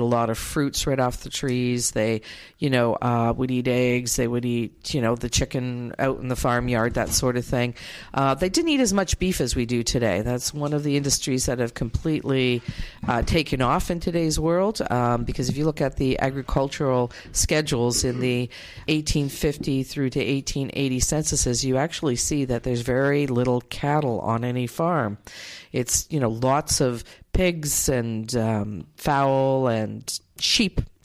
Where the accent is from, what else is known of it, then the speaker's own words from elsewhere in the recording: Canada; Well, I'm from Canada, so it's butter.